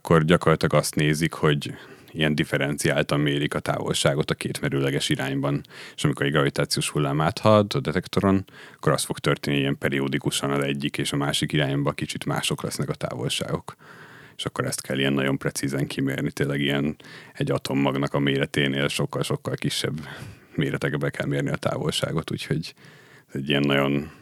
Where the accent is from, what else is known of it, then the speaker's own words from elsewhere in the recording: Érd, Pest, Hungary; És hát én érdi vagyok, úgyhogy Érdről jártam be